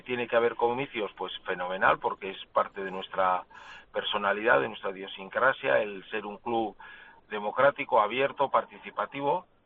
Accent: Bilbao, Basque Country, Spain; como bilbaíno

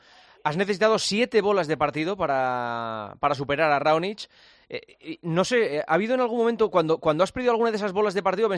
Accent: Gijón, Asturias, Spain; Yo soy de Gijón.

